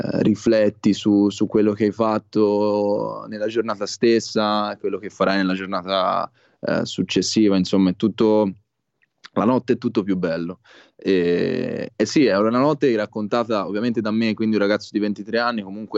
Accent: Florence, Tuscany, Italy; Sono di Firenze, ho iniziato ad approcciarmi alla musica all'incirca all'età di 14 anni

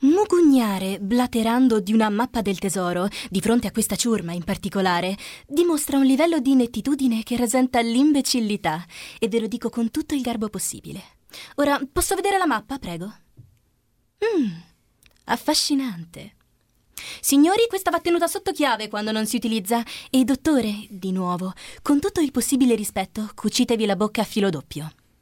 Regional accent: Rome, Lazio, Italy; vengo da Roma.

